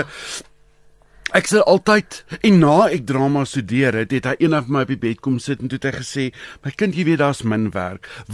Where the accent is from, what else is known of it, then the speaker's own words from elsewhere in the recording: Kenhardt, Northern Cape, South Africa; Ek is 'n Noord-Kaapenaar, so ek kom uit Kenhardt, my ouers het daar geboer.